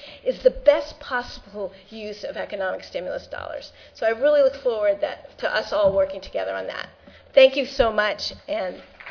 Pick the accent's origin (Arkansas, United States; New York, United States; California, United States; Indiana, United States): California, United States; San Francisco; I am a city kid. I grew up in San Francisco.